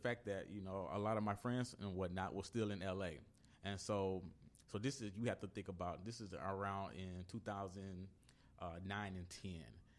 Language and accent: English; Illinois, United States; now in Los Angeles, United States; I'm from Illinois. Outside of Chicago.